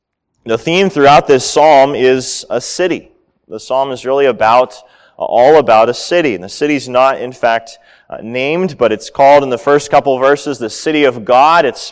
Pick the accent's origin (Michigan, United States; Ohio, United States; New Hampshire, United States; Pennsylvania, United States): Pennsylvania, United States; I grew up near Pittsburgh.